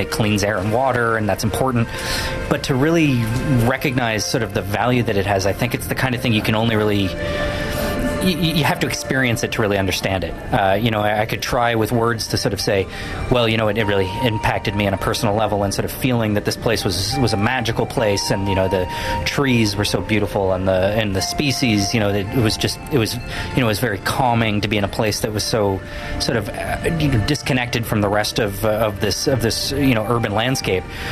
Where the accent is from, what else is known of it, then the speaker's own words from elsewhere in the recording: Toronto, Ontario, Canada; now in Vancouver, Canada; I was born in Vancouver. I grew up in Toronto, and I moved back here about 10 years ago or so, and had mostly lived in the East End of Vancouver and Kitsilano.